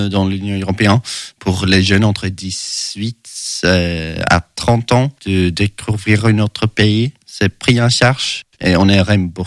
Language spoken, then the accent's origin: French; Sweden; French is a second language; now in France; je viens de Suède, j'ai 20 ans.